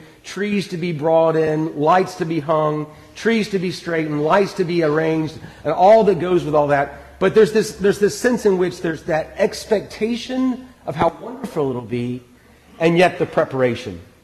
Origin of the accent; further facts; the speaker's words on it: Gainesville, Florida, United States; We hail from Gainesville, Florida, but we are not Gator fans.